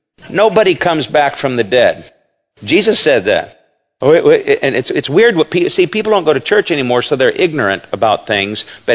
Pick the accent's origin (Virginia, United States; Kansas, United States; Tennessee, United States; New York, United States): Kansas, United States; I'm from Kansas. That's where I was born.